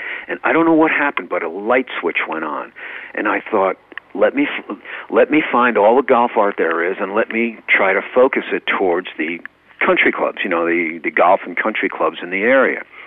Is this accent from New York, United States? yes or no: yes; New York, United States; I played in Westchester County, actually, because I grew up in Westchester. I've been in Connecticut for a while now.